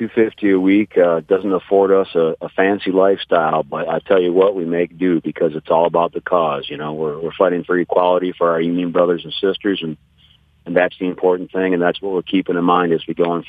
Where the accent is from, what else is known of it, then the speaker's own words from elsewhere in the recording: Flint, Michigan, United States; You know, I grew up in Flint. I've been poor most of my life, and I can do it again if that's what it takes.